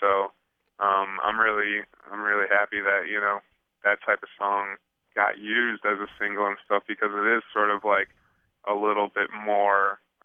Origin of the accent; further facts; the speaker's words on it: Cleveland, Ohio, United States; Yeah, we're both from Cleveland, so we knew each other prior to whatever.